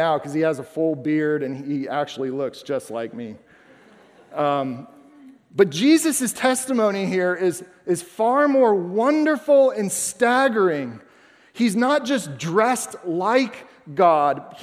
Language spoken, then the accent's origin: English; Florida, United States; the biggest joke was that I always wore flip-flops because I'm from Florida.